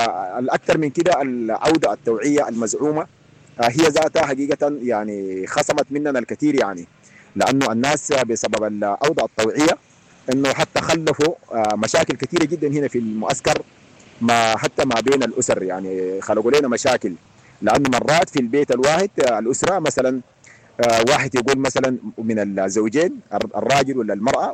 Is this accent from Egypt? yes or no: no; Sudan; now in Uganda; بلدنا السودان